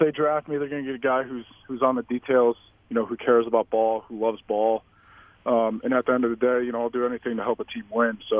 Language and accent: English; Ohio, United States; growing up in Ohio, I wanted to go to Ohio State.